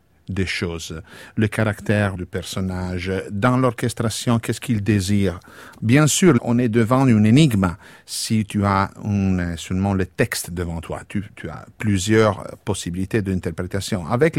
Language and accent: French; Italy; born there; Je suis né en Italie, le pays de l'opéra